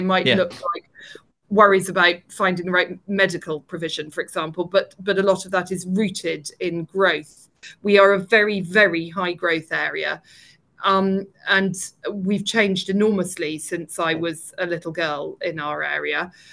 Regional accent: Aino, South East England, United Kingdom; also born or lived in Banbury; I was born in Banbury, so I was born north, but I was brought up just south in a village called Aino

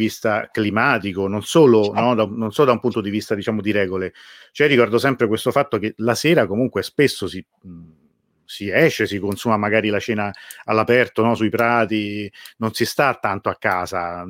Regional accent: Rome, Lazio, Italy; Io quando ero ragazzino era così a Roma

